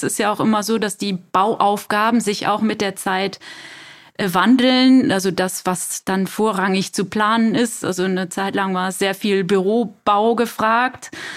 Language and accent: German; North Rhine-Westphalia, Germany; Mein Vater kommt aus Hamburg, meine Eltern, aber ich bin in der Nähe von Düsseldorf aufgewachsen.